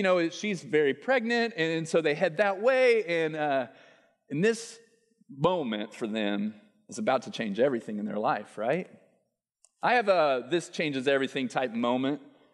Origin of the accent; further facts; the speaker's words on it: Denver, Colorado, United States; born there; And I was born in Denver, Colorado, and I love the mountains. I love the Rockies.